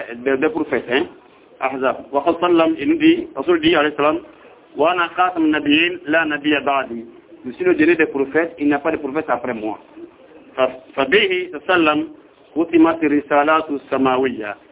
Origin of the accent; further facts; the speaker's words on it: Côte d’Ivoire; j'ai cité un exemple ici chez nous en Côte d'Ivoire